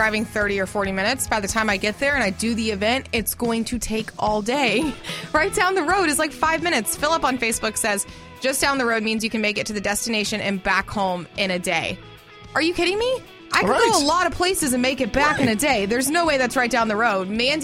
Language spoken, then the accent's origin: English; Clarksville, Tennessee, United States; I'm from Clarksville. I don't say my doctor is across town in Cleveland. I say over in Cleveland.